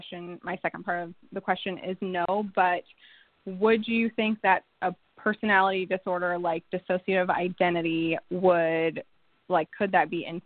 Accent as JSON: {"language": "English", "region": "Alaska", "country": "United States", "tie": "born or raised there", "said": "from Alaska."}